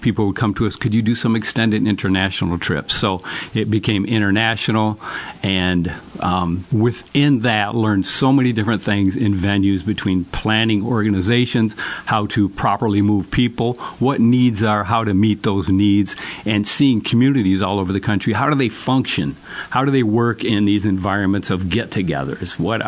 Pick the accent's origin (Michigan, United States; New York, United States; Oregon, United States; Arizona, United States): Michigan, United States; Jackson; You know, born and raised in Jackson. We'll never go anywhere